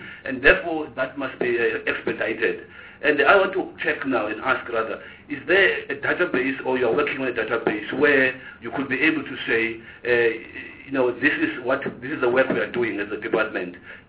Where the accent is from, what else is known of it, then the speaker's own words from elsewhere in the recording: Eastern Cape, South Africa; I come from the Eastern Cape